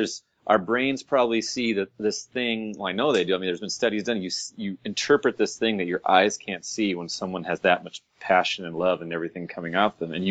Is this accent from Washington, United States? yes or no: yes; Seattle, Washington, United States; Well, I grew up in Seattle when I was, you know, when I got my first guitar, it was like the perfect time of the grunge thing